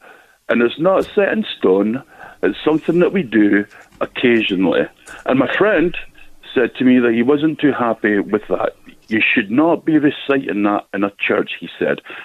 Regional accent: Scotland, United Kingdom; Maybe I should speak a bit slower because I'm from Scotland.

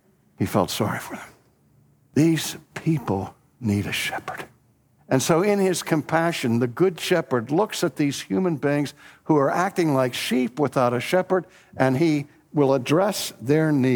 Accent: Pittsburgh, Pennsylvania, United States; When I was growing up in Pittsburgh, our minister taught us in high school

